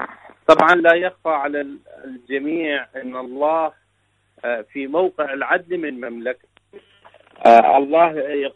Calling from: Iraq; من العراق، شكرا جزيلا لكم

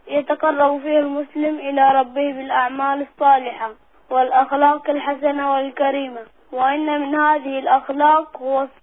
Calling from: Bahrain; من البحرين. أبارك لكم حلول شهر رمضان المبارك

